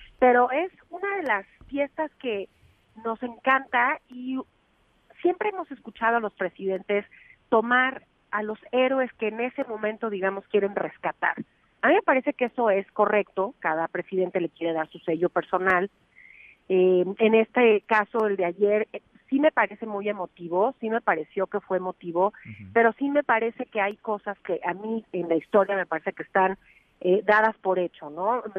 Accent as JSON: {"language": "Spanish", "country": "Mexico", "said": "Lo que me parece interesante como mexicanos al escuchar este grito es"}